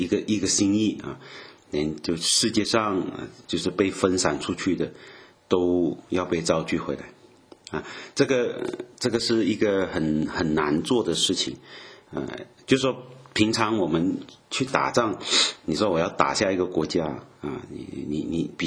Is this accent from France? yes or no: yes; France; Chinese is a second language; 可能意大利跟我们法国人一样啊